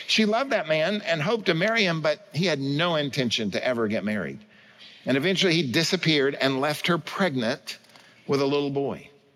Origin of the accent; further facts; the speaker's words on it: Oklahoma City, Oklahoma, United States; born there; I was born in Oklahoma City, Oklahoma in 1956